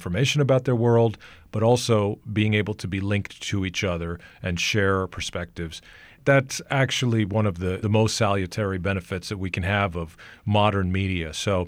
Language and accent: English; United States; You know, I am extremely extremely proud of this country and being an American.